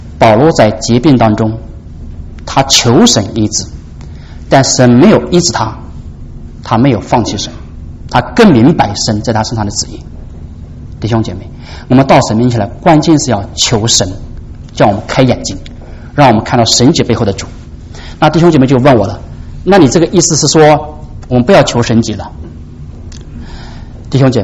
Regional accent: China; 按照我们中国人话就说，哎，先生劳驾你跑一趟，对吧？

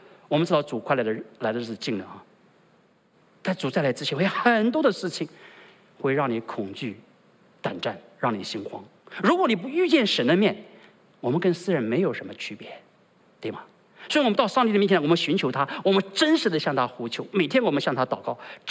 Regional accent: China; 我们中国人也有这个说法，有没有啊？我们中国人怎么说？

